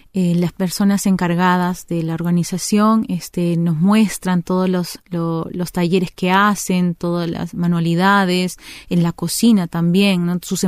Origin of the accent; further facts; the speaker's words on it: Peru; now in Uruguay; no solamente por uruguayas, sino también, como yo, peruanas, paraguayas